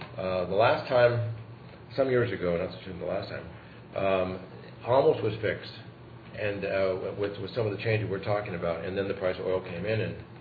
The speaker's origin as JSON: {"language": "English", "town": "Valdez", "region": "Alaska", "country": "United States", "said": "I'm from Valdez"}